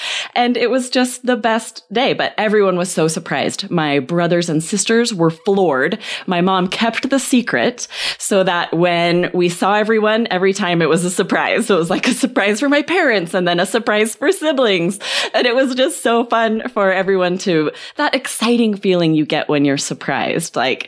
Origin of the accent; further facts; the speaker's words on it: Arizona, United States; We're from Arizona. It never snows here.